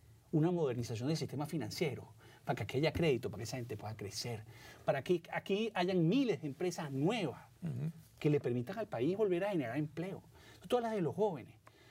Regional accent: Venezuela; Si esa negociación no va y no logramos pensar como venezolanos, ¿okay? El país va a seguir a la deriva.

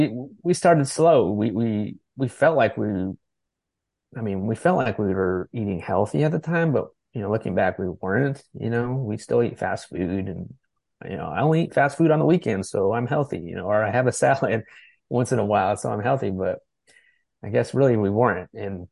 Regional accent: Los Angeles, California, United States; now in North Carolina, United States; Originally from the Los Angeles area.

